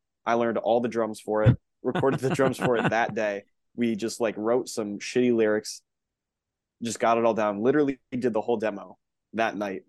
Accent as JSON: {"language": "English", "region": "Connecticut", "country": "United States", "tie": "born or raised there", "said": "born and raised in Connecticut."}